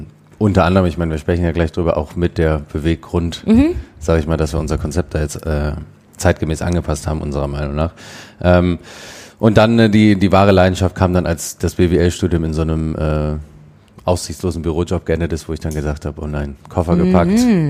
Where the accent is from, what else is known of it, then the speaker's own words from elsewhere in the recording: Düsseldorf, North Rhine-Westphalia, Germany; born there; Bin mittlerweile 33, bin geboren in Düsseldorf. War dann mal ab und zu kurz weg studieren, kurz weg auf Reisen und dann hat es mich doch wieder hier hingeschlagen